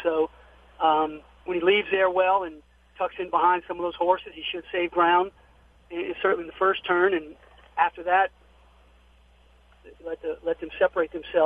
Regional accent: New Orleans, Louisiana, United States; We're all from New Orleans, and we're all friends, and it's just been a lot of fun. We're excited to represent the city of New Orleans

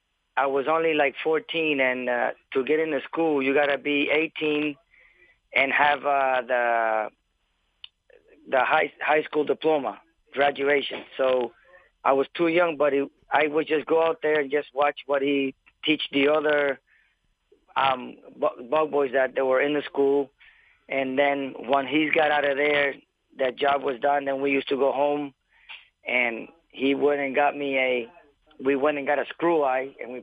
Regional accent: San Juan, Puerto Rico; born there; Yes, well, I was born in San Juan in 1967.

